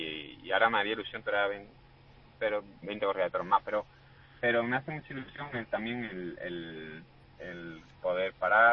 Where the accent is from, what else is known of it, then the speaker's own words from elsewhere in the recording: Málaga, Andalusia, Spain; Y ocurrió en Málaga, ¿no? Y eso pues aparte de la satisfacción mía de que sea mi tierra